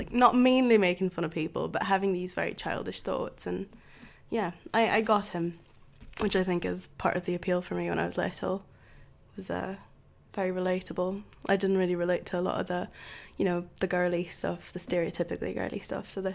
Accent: Tanzania; I grew up in Tanzania, so for a very long time we didn't really manage to get post.

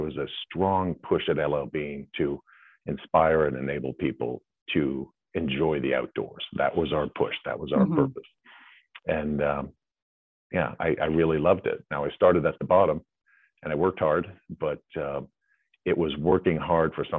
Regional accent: New Hampshire, United States; So I grew up in New Hampshire.

